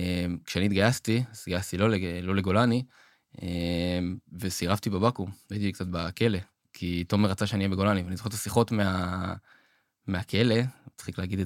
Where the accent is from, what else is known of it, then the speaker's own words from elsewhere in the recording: Kfar Saba, Central District, Israel; now in Motza, Israel; אני בן 30, אני גר במוצא ליד ירושלים, במקור אני מכפר סבא, גם אני ותומר, אנחנו 2 אחים.